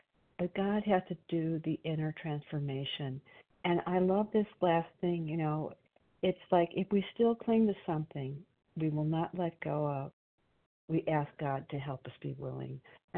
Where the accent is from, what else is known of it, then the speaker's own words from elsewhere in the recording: Illinois, United States; Oh, I'm sorry. I'm from Illinois.